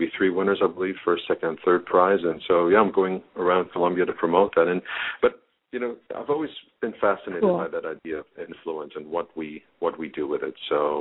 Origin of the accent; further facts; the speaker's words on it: Bavaria, Germany; first language German; English is a second language; Yeah, I'm from the Munich area in Germany. And so, I taught myself English as a little kid